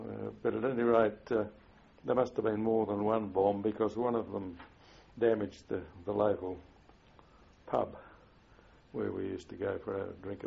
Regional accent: Victoria Park, Australia; In where I grew up in Victoria Park

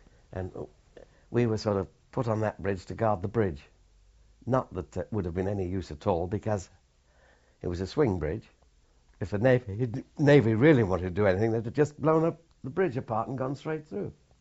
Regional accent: Liverpool, North West England, United Kingdom; Liverpool. My hometown.

